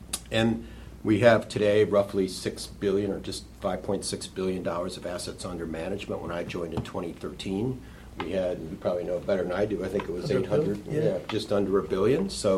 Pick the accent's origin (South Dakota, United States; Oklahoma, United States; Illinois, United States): Illinois, United States; Chicago; My background goes from banking when I grew up in the Chicago area, and I worked in a bank in Chicago for 10 years